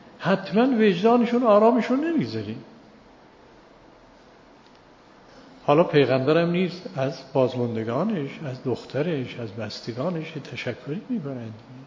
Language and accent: Persian; Iran; فهمیده من ایرانی هستم از لباسم باید